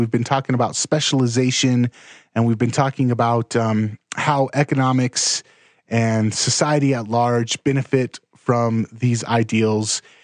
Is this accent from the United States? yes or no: yes; Los Angeles, California, United States; Growing up in Los Angeles, I realized very quickly how bad of an idea gun control was.